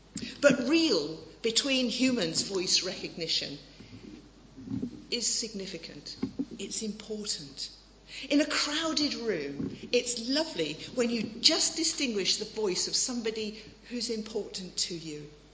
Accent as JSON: {"language": "English", "town": "Birmingham", "region": "West Midlands", "country": "United Kingdom", "said": "I don't think I've much of an accent. You probably can't tell that I come from Birmingham."}